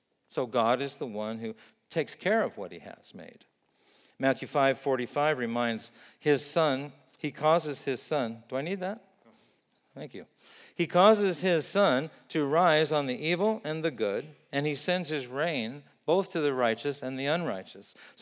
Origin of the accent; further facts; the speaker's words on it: Vietnam; I think of an example of that from where I grew up in Vietnam.